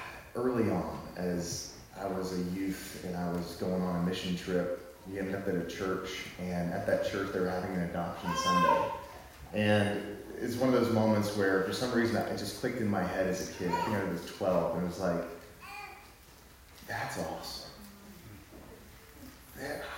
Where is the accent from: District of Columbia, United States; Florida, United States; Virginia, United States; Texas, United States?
Texas, United States; Fort Worth; And we're from Texas, Fort Worth. There's not a lot of mountain going on out there.